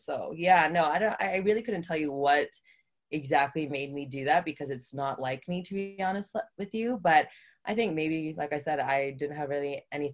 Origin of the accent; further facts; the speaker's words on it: Edmonton, Alberta, Canada; now in Calgary, Canada; I'm actually born and raised in Edmonton, Alberta. And I had moved to Calgary because I was a little bit of a troubled teenager